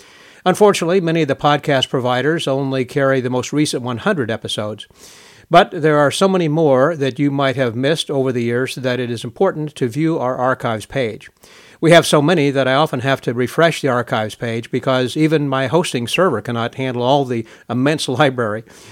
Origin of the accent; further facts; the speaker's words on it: Houston, Texas, United States; He was doing a trade show in my hometown back in Houston, and so we were kind of trading places.